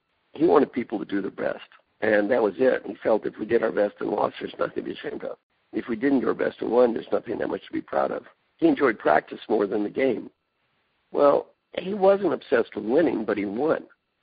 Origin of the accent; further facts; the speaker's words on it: Kentucky, United States; I'm from Kentucky, went to school in Indiana, got a PhD in organizational behavior at UCLA.